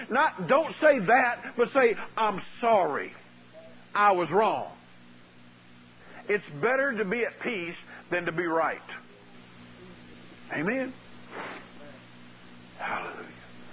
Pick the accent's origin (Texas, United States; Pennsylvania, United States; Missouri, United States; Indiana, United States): Texas, United States; San Antonio; As my pastor, as I was growing up in San Antonio, said